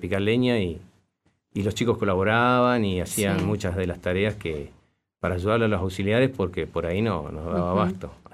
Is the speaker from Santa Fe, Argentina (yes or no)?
no; Zapala, Neuquén, Argentina; also born or lived in Buenos Aires; Igual soy de acá de Zapala.